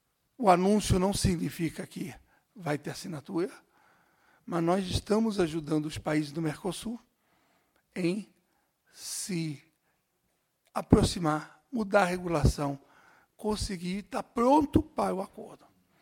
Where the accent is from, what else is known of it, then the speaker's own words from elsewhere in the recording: Rio de Janeiro, Brazil; Se bem que eu gostaria do Rio, porque eu sou do Rio.